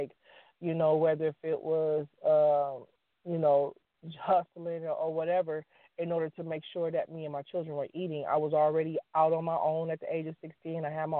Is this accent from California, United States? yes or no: yes; Los Angeles, California, United States; And then growing up, I'm growing up in South LA. I went to Gompers. I went to Locke High School, and so we fought boys.